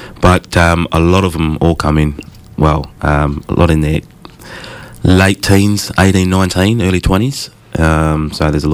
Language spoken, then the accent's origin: English; Perth, Western Australia, Australia; So he was from Beverley. He moved to Perth, where he had us five kids. So I'm from Perth.